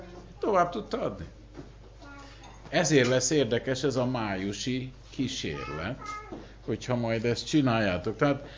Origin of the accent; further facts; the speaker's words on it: Hungary; Mert mi magyarok vagyunk, és mi mindig a bajt keressük először.